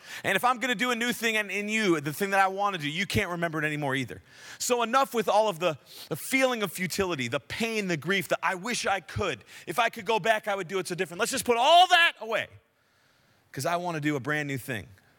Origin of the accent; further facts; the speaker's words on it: Canada; We're Canadian, so we're not that crazy.